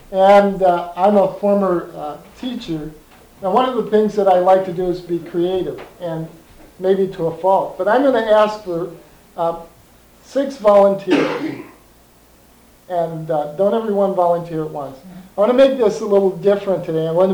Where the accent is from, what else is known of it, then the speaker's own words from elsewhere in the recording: Portland, Oregon, United States; I am from Portland, Oregon, and I work with youth in our community